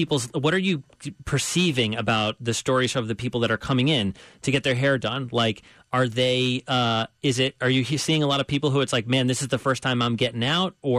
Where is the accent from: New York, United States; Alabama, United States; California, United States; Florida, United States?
New York, United States; I'm from Long Island originally. I grew up going to Jones Beach